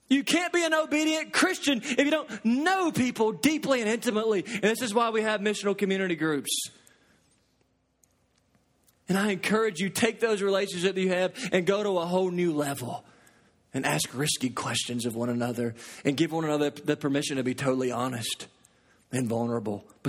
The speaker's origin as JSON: {"language": "English", "region": "Southern United States", "country": "United States", "tie": "born or raised there", "said": "Lord, I was raised in the South."}